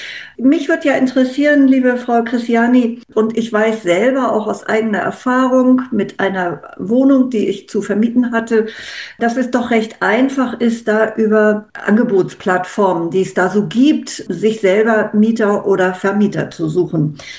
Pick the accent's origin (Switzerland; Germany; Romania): Germany; Und das Erste, was mir aufgefallen ist als Deutsche, das heißt feeling-home.at.